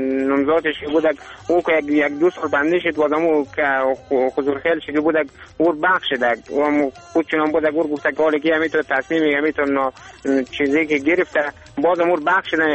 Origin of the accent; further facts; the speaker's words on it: Badghis, Afghanistan; یکی از زادگاه ما همی بادغیس هست دیگه، زیاد دیگه از بطه همه ما افغانستان بادم که دوست داریم. ما هم افغانیم